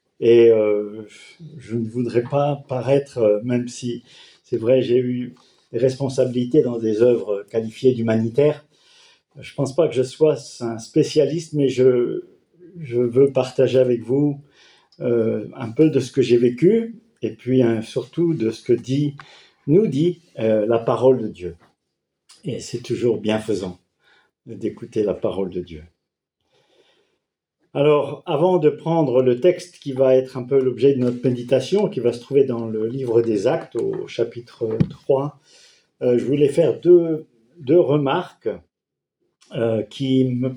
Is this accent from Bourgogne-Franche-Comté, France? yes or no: no; Normandy, France; mes parents sont du nord de la France, la région de Lille, mais j'ai grandi en Normandie